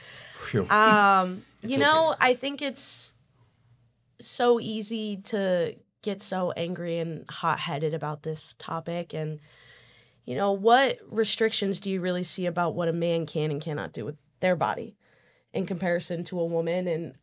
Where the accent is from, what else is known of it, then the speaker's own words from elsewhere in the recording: United States; being a young woman growing up in America